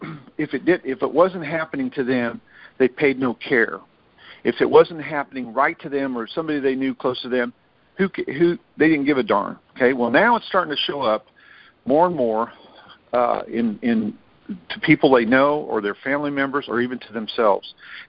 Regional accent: Missouri, United States; Now, I was an orphan, and I grew up in southern Missouri. I grew up in the Bible Belt, actually the belt buckle of the Bible Belt

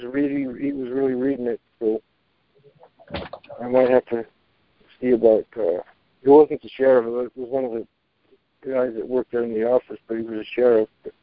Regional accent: Colorado, United States; I'm from Colorado.

